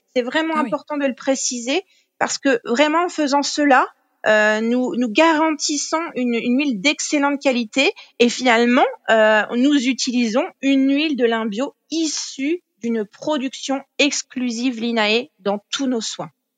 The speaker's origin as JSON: {"language": "French", "region": "Normandy", "country": "France", "said": "je suis originaire de Normandie et fille et petite fille de liniculteur."}